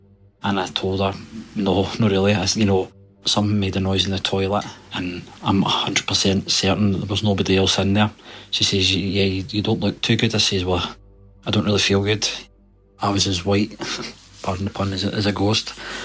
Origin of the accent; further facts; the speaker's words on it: Thurso, Scotland, United Kingdom; also born or lived in Glasgow; I'm from Scotland, a little town called Thurso, north of Scotland. I used to stay in Glasgow, but I couldn't handle the city.